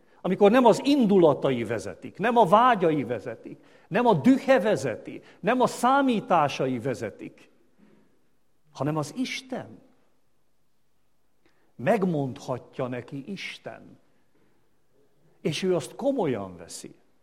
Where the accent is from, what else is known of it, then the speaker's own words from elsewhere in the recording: Hungary; Az egy csoda, hogy mi vagyunk. Mi magyarok vagyunk.